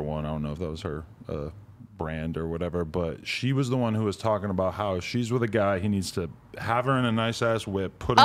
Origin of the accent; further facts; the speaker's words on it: New York City, New York, United States; But as a girl growing up in New York City, you're just taught from a very young age, like, you can